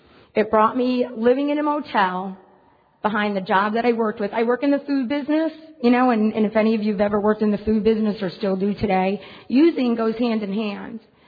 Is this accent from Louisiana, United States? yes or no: no; Hartford, Connecticut, United States; I've had the privilege of speaking at our convention in Connecticut. I come from the Hartford area in Connecticut.